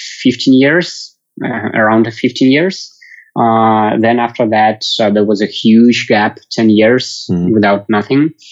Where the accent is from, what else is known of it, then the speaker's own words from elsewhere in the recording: Ufa, Bashkortostan, Russia; English is a second language; now in Moscow, Russia; No, I born and raised in Ufa. It's a capital city of Bashkortostan Republic of Russia. It's somewhere in the middle of Ural Mountains. Then at some point I moved to Moscow